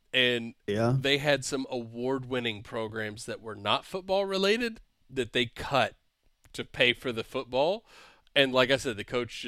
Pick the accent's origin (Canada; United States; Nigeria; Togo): United States; Kentucky; I'm from Kentucky, so when I see UK, the first thing I think is not United Kingdom.